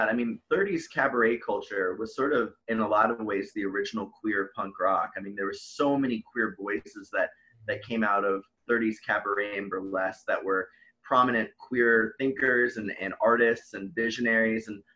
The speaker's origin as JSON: {"language": "English", "town": "New Orleans", "region": "Louisiana", "country": "United States", "tie": "born or raised there", "said": "I grew up partially in New Orleans, so I was sort of always surrounded by a bunch of jazz clubs"}